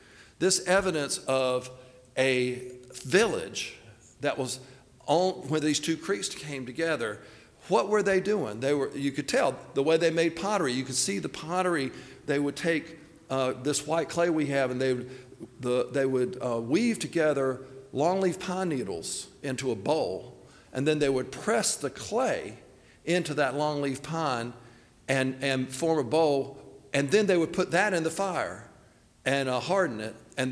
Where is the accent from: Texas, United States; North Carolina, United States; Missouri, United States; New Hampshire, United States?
North Carolina, United States; Laurel Hill; The lake I grew up on out in Laurel Hill is called Richmond Mill Lake.